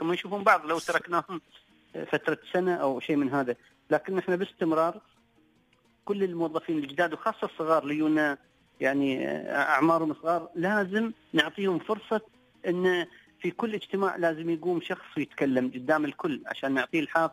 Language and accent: Arabic; Sharjah, United Arab Emirates; احنا عندنا في الشارقة لوحة خاصة بالعزاء